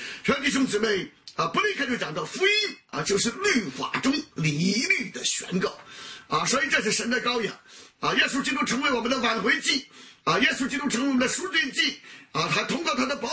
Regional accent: China; 我们中国人讲士可杀啊，不可辱啊。我小的时候，我母亲就教导我啊，虽然那时我们贫穷啊

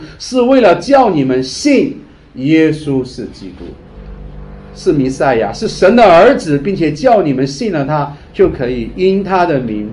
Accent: Sichuan, China; 甚至到了最后连老爸都不叫了，我们四川人叫老汉儿

